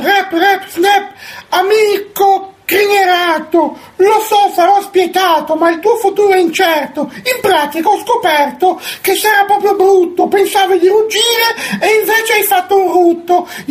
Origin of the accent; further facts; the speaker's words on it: Cles, Trentino-Alto Adige, Italy; Sono di Cless, in provincia di Trento.